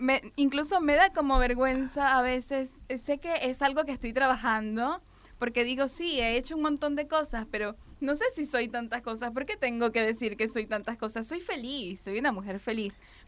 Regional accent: Venezuela; moved away as an adult; now in Buenos Aires, Argentina; yo soy importada. Vengo de mi tierra natal, Venezuela. Un lugar muy lindo. Y estoy en Buenos Aires desde el 2016

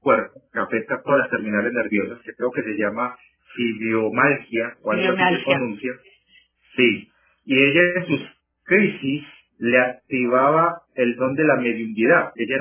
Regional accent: Medellín, Antioquia, Colombia; born there; porque yo nací en la ciudad de Medellín, soy colombiano, ya tengo 53 años, voy a cumplir prontico 54

